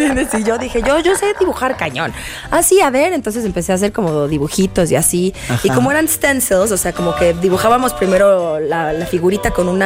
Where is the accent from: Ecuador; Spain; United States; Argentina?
United States; West Coast; Porque yo soy del West Coast.